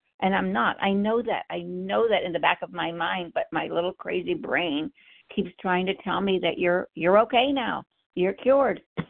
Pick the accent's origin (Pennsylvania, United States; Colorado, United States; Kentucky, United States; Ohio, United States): Ohio, United States; I'm from Ohio.